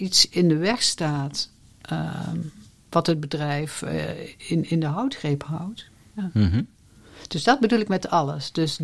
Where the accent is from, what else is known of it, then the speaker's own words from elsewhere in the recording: North Brabant, Netherlands; En ik kom uit Brabant.